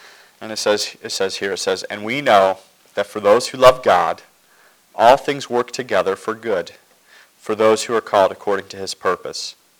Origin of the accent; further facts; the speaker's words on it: Ohio, United States; I grew up in Ohio, but in Huron County, and I've seen the word Huron around here a lot.